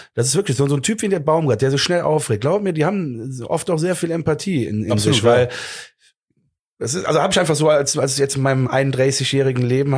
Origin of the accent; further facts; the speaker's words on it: Cologne, North Rhine-Westphalia, Germany; für mich als Kölner